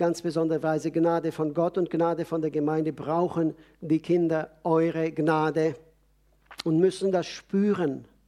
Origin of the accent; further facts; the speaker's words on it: Switzerland; Es gibt nichts, wo wir als Schweizer nicht mitreden wollen.